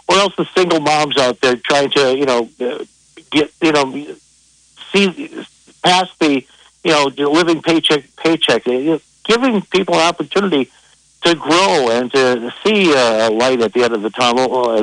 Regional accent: Wisconsin, United States; there's so many great people in the state of Wisconsin. This is my home state, and I make no bones about it. Yes, I've lived in other states

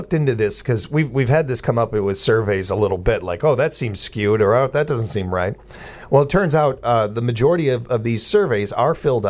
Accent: Chicago, Illinois, United States; Where I grew up in the high-rise I grew up in Chicago and everything, we could trick-or-treat in the building.

